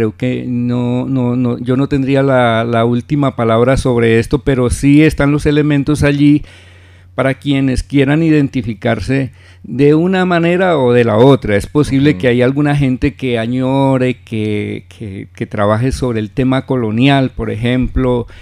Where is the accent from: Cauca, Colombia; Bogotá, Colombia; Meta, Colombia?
Cauca, Colombia; yo vengo del Patía